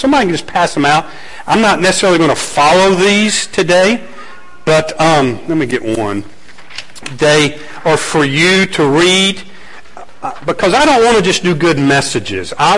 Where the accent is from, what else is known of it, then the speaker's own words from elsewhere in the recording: Atlanta, Georgia, United States; I moved from Atlanta, Georgia. I lived in downtown Atlanta. I lived near Piedmont Park. Grew up in a suburb. I love the city.